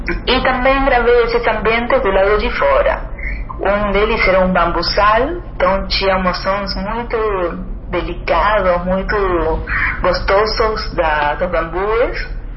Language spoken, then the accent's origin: Portuguese; Argentina; now in Brazil; desde que eu cheguei de Buenos Aires, né? Eu sou da Argentina e eu vim para o Rio de Janeiro, morei aqui na Serra, depois morei um tempo em Rio e voltei para cá.